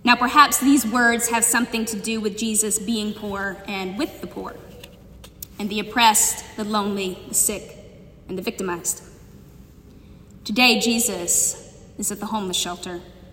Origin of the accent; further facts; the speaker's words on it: Mississippi, United States; 654 were in my home state of Mississippi.